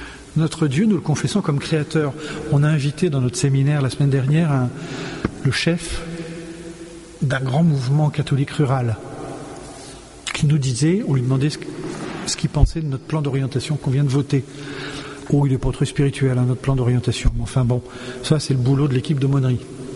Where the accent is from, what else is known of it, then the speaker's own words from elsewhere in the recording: France; Nous, on est français, hein